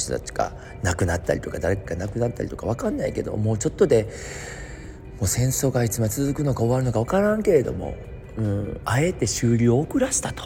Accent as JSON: {"language": "Japanese", "region": "Osaka", "country": "Japan", "said": "僕は大阪なんですよとかも話しながら"}